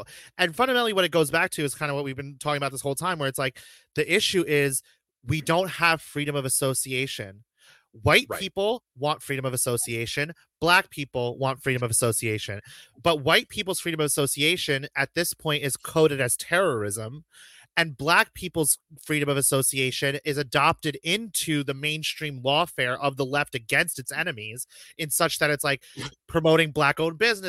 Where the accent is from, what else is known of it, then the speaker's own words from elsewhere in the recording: United States; no person would come up to me born and raised in America sipping my martini blah blah blah and say that I'm not American